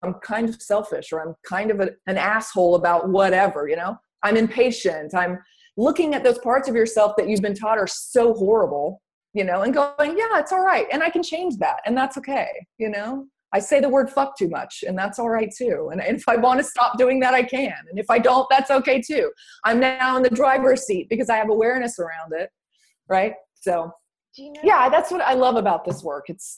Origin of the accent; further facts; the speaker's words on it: the South, United States; Like I'm from the South and we have the saying in the South, you can't put lipstick on a pig.